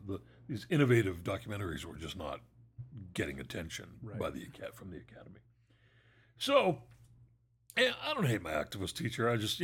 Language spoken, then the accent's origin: English; Vancouver, British Columbia, Canada; my best friend and I grew up here in Vancouver, so our relationship with the ocean has always been special.